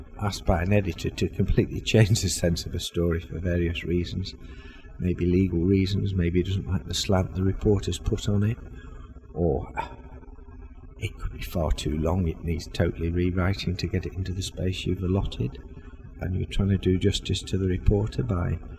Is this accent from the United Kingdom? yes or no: yes; Manchester, North West England, United Kingdom; I grew up in Manchester.